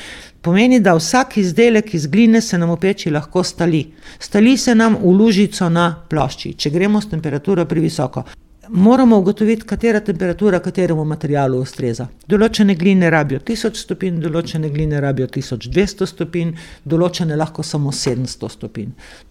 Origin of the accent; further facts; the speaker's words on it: Most na Soči, Gorizia, Slovenia; Jaz sem, ker izhajam iz Mosta, oziroma okolice Mosta in v osnovno šolo sem hodila na Most na Soči